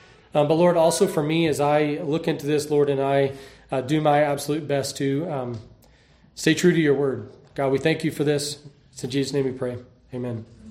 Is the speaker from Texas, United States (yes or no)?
yes; Texas, United States; I'm originally from West Texas, a small little town outside of Abilene.